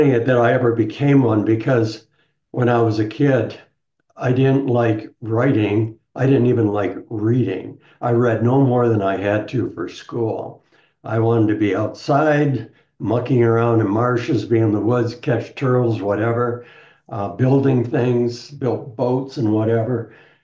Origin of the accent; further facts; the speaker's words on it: Midwest, United States; I'm originally from the Midwest, but had always wanted to live in the West.